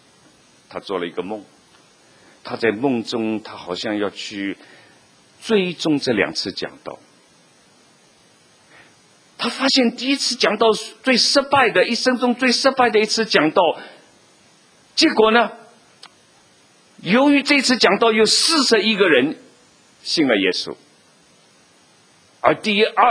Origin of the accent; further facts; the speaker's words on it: China; 我们小时候在中国大陆，在马路上常常看到那些卖艺人耍把戏的，